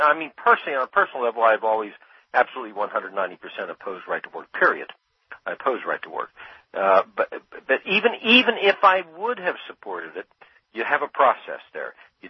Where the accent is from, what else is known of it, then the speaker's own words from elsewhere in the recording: Ohio, United States; as a Midwesterner coming from Ohio